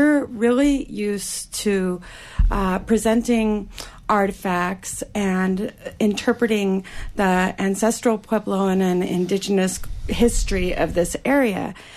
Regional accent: Southwest, United States; But I'm from the Southwest, and my father was a Southwestern archaeologist, and it was my dream to come back home.

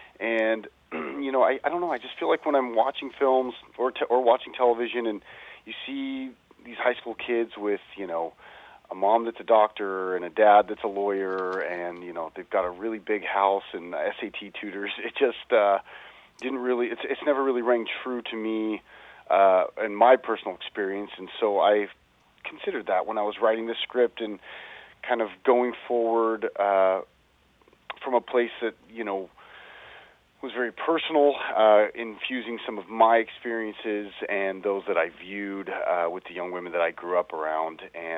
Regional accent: Pacific Northwest, United States; I grew up in the Northwest, like you mentioned

